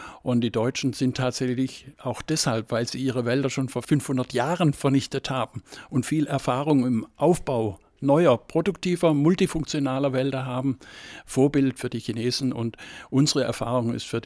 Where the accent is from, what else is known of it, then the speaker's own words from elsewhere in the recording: Germany; Wir als Deutsche interessieren uns und was für Probleme habt ihr und wie versucht ihr Lösungen zu finden?